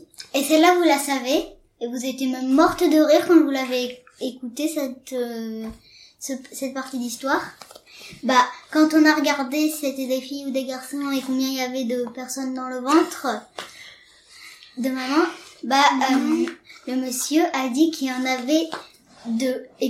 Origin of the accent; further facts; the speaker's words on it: Bordeaux, Nouvelle-Aquitaine, France; moi, je suis bordelaise.